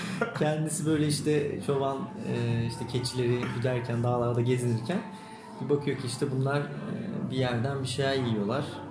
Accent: Ankara, Turkey; now in Eskişehir, Turkey; Sonrasında işte buraya geri dönüp Eskişehir'e, aslında Ankaralıyım ama burada okudum. Hani burada kaldım sonrasında.

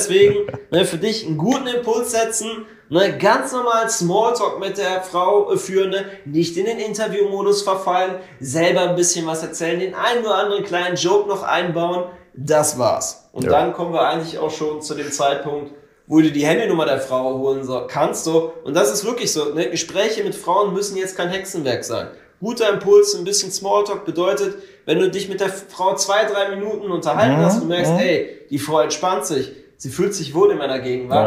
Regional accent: Cologne, North Rhine-Westphalia, Germany; born there; now in Düsseldorf, Germany; ich bin halt gebürtiger Kölner so und wohne jetzt hier in Düsseldorf.

